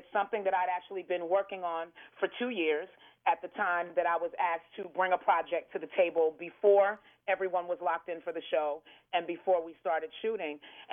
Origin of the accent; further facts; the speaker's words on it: New York, United States; Growing up in New York, that was a part of it.